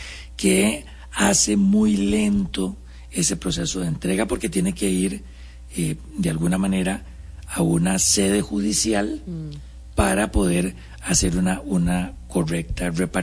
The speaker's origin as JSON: {"language": "Spanish", "country": "Costa Rica", "said": "si queremos o no, como costarricenses, retirar de ese fondo"}